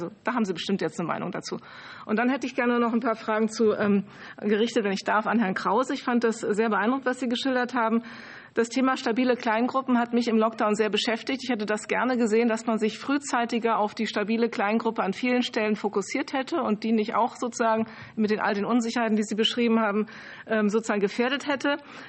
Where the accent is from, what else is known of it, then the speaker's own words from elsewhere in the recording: Hesse, Germany; Ich komme aus Hessen